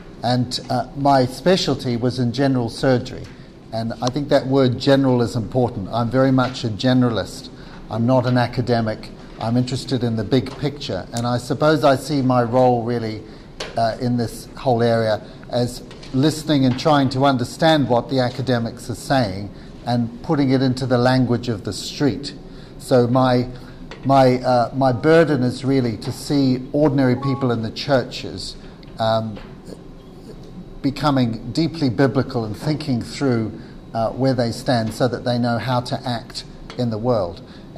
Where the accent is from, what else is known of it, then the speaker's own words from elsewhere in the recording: New Zealand; now in United Kingdom; I come from New Zealand. I was a medical missionary in Africa